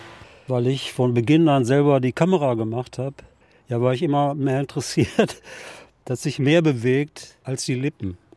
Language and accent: German; Mülheim an der Ruhr, North Rhine-Westphalia, Germany; Prägt hat mich der Ruhrpott. Wo ich aufgewachsen bin, das heißt Kahlenberg, und rechts um die Ecke wohnte Stinnes, damals noch Multimillionär. Aber schräg gegenüber ging der Höhenweg eine Proletarierstraße.